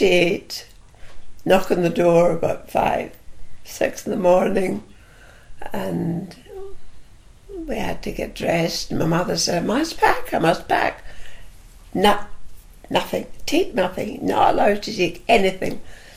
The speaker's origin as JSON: {"language": "English", "town": "Leipzig", "region": "Saxony", "country": "Germany", "tie": "born or raised there", "said": "I was born in Leipzig in 1933"}